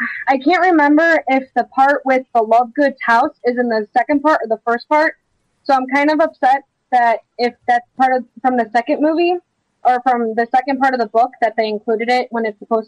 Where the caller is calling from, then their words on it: Chicago, Illinois, United States; Chicago, Illinois.